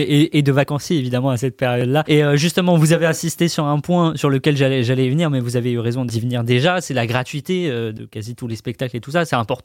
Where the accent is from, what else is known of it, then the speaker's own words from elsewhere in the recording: Nouvelle-Aquitaine, France; on l'a dit, on vient de Dordogne, du département à côté.